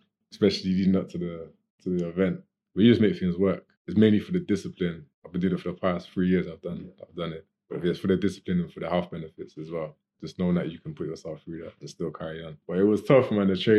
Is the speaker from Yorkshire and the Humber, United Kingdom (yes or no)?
no; Gloucester, South West England, United Kingdom; I said that from here, from Gloucester.